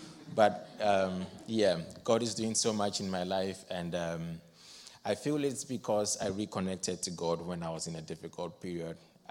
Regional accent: Ghana; moved away as an adult; now in Canada; I'm originally from Ghana, and I went back home.

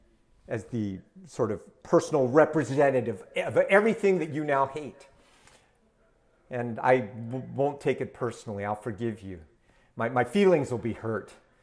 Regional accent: United States; But as an American, I watched what happened on January 6th

